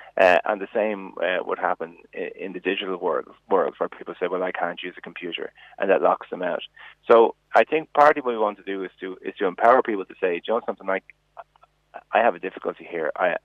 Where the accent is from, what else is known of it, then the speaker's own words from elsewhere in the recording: Malahide, Leinster, Ireland; where I grew up in Malahide, the library is open on a Saturday.